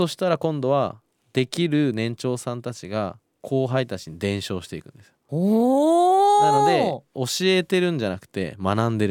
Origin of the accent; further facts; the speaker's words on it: Saga, Japan; 佐賀です。もう地元ですね。